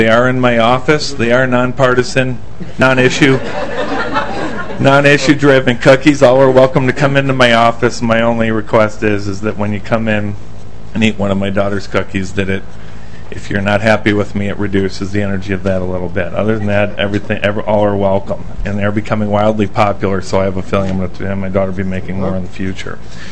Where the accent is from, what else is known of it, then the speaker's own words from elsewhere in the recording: Prinsburg, Minnesota, United States; I'm from Princeburg, Minnesota.